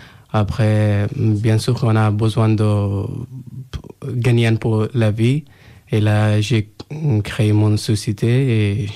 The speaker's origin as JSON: {"language": "French", "country": "Afghanistan", "second_language": "French", "moved": "yes", "lives_now": "France", "said": "Je viens d'Afghanistan. Ça fait 2 ans que je suis en France."}